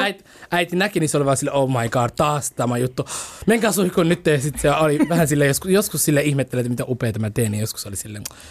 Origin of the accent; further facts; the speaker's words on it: Somalia; mä oon somalialainen ja meidän sininen taivaan värinen lippu